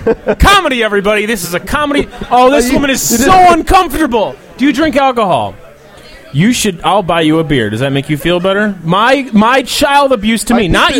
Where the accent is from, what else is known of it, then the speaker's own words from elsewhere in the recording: Chicago, Illinois, United States; I'm from Chicago.